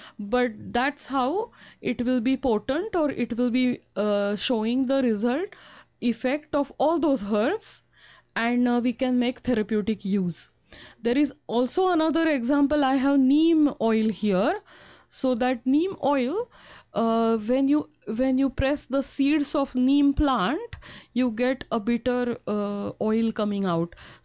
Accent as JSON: {"language": "English", "country": "India", "tie": "born or raised there", "said": "I grew up in India, and in India the Ayurveda is blended with the festivals and daily rituals."}